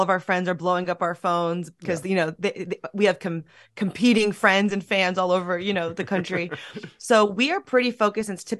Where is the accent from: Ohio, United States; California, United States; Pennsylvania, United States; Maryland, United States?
California, United States; San Francisco; So no, I grew up in San Francisco, just down the street from Candlestick Park.